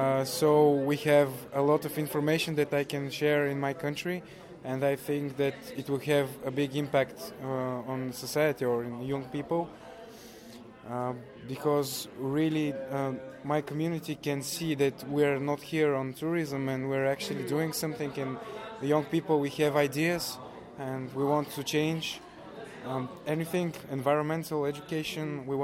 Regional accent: Bulgaria; English is a second language; Okay, I'm … from Bulgaria. So coming here is a big thing for me

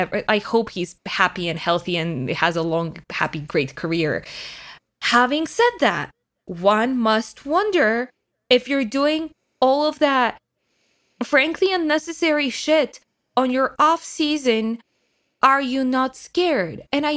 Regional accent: Chicago, Illinois, United States; I've just like been born and raised in Chicago

